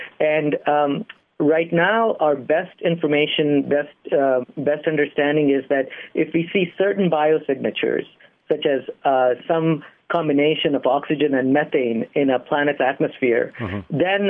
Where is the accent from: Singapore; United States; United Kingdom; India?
India; I mean, I grew up in India.